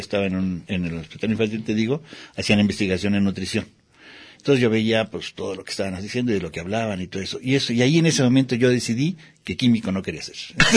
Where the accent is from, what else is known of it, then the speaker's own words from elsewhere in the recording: Mexico City, Mexico; Yo soy chilango. Yo nací en el DF, pero toda mi familia es de Chihuahua.